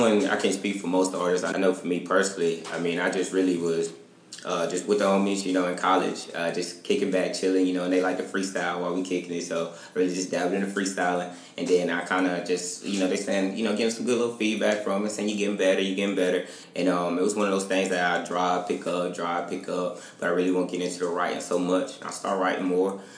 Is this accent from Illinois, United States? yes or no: no; Yasmin, North Carolina, United States; Well, basically, man, I'm from Yasmin, North Carolina. You know, it's really like, you know, real small town, man.